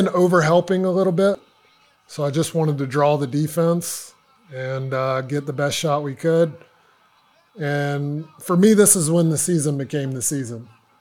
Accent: United States; And also me as an American understanding it's okay to give these guys the ball.

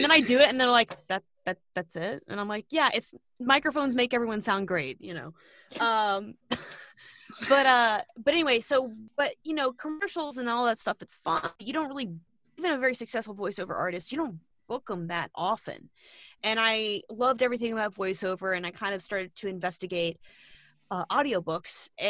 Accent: New Orleans, Louisiana, United States; now in New York, United States; I'm from New Orleans and I went to an art high school.

